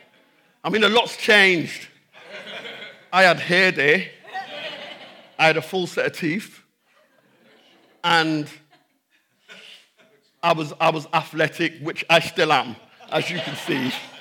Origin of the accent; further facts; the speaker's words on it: Jamaica; Different cultures came into, I'm Jamaican